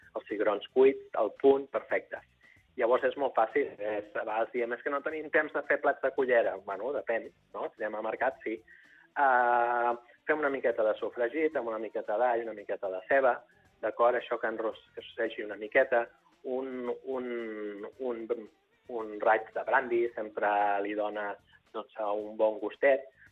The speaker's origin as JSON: {"language": "Catalan", "town": "El Vendrell", "region": "Catalonia", "country": "Spain", "said": "soc del Baix Penedès, el Vendrell"}